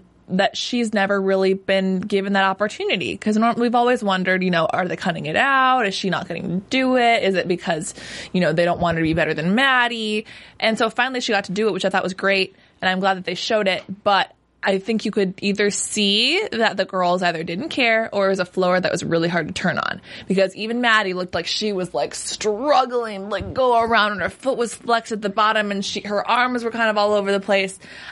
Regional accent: Minnesota, United States; I'm from Minnesota.

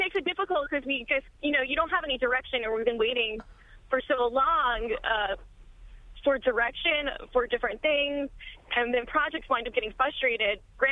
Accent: New Jersey, United States; And I know I'm from New Jersey politics.

